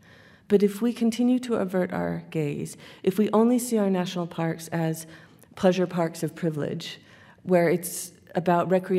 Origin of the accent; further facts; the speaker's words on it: Salt Lake City, Utah, United States; I grew up in Salt Lake. We left.